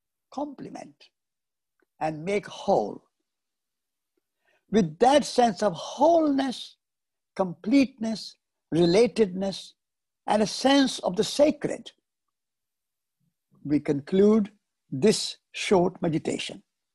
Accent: India; born there; As Louis has already mentioned, I was born in India, and at age 9, a very young age, I became a Jain monk.

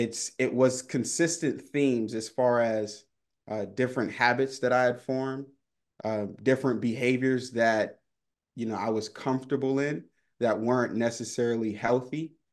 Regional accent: Miami, Florida, United States; born there; I was born in Miami, Florida. Sunny Miami, Florida. I was raised by two Jamaican immigrants who moved to the United States in pursuit of the American dream.

